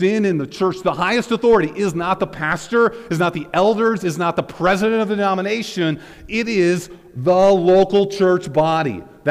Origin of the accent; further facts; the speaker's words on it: Canada; the thing I carry around to prove that I'm Canadian